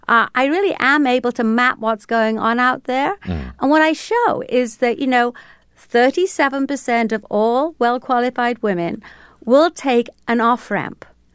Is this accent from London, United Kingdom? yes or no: no; Wales, United Kingdom; I grew up in the Welsh coal mining valleys.